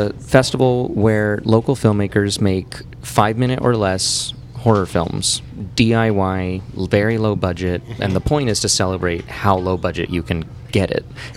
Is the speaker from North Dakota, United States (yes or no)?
no; Cambria, California, United States; Growing up in Cambria, a primarily retired community, you know, young people very often are exposed to a lot of stories that the older people in town would tell